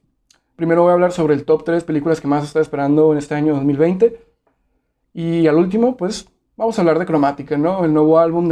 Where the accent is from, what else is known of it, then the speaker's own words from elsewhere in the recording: Mexicali, Baja California, Mexico; tengo 21 años, soy de Mexicali, Baja California